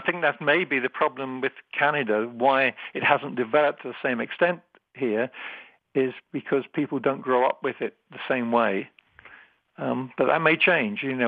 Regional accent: England, United Kingdom; I grew up in England, so I grew up in a soccer background

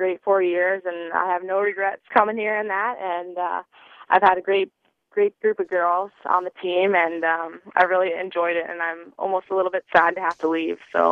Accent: Waterloo, Ontario, Canada; I actually looked into coming back home and maybe playing for Laurier or Waterloo or something in my hometown.

